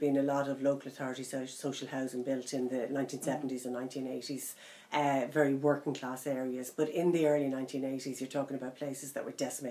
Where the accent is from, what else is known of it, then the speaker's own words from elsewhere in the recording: Dublin, Leinster, Ireland; I was born and raised in Coolock. My father was a fireman. My mother was a stay-at-home mother.